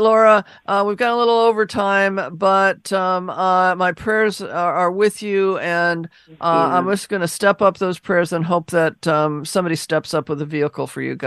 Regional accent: Seattle, Washington, United States; So I grew up in Seattle, Robin, so I'm real familiar with that area.

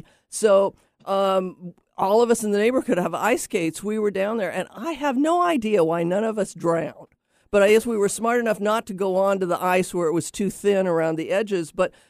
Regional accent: Laurelhurst, Washington, United States; There was a period of time when I was in the sixth grade, and I grew up in Laurelhurst, you know, which is right behind the University of Washington.

